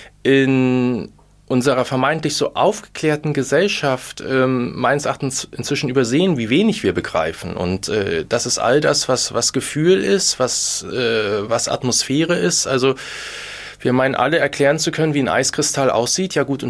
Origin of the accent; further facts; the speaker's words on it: Lower Saxony, Germany; born there; Ich bin in Niedersachsen geboren, im Norden von Niedersachsen, südlich von Hamburg.